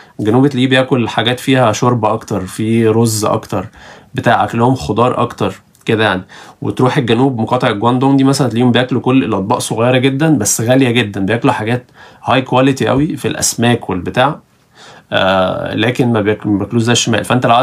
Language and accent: Arabic; Egypt; زي الاسكندرانيه عندنا في مصر